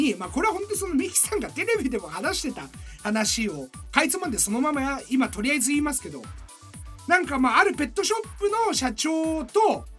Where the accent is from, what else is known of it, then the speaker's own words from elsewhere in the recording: Kyoto, Japan; あそうです京都出身ですみたいな、ちょっと関西弁が下手ですけど